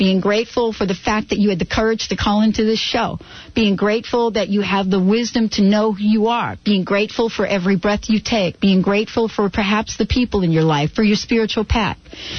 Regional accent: New York, United States; accent: New York; Listen, that's so my New York accent.

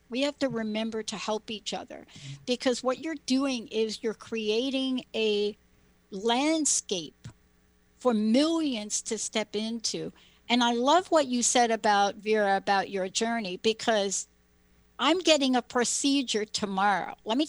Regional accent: New York City, New York, United States; also born or lived in New Jersey; I'm a kid from New York. I'm a girl from the Bronx. I'm a kid that grew up in the projects. You know, I didn't even know there was grass till we moved to New Jersey.

